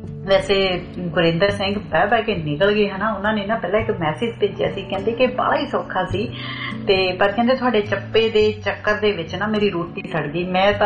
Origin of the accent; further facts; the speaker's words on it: Ludhiana, Punjab, India; moved away as an adult; ਮੈਂ ਤਾਂ ਲੁਧਿਆਣੇ ਤੋਂ ਆ, ਬਠਿੰਡੇ ਤੋਂ ਨੀ ਹੈਗੀ ਮੈਂ